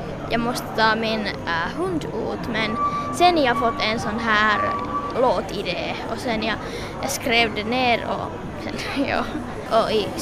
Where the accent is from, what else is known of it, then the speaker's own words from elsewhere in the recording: Vantaa, Uusimaa, Finland; jag är från Vanda och min låt heter …